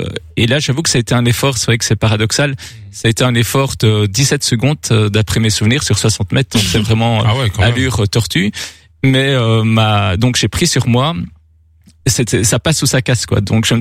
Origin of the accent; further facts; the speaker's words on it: Namur, Wallonia, Belgium; c'est vrai que c'est un petit rêve en tant que namurois.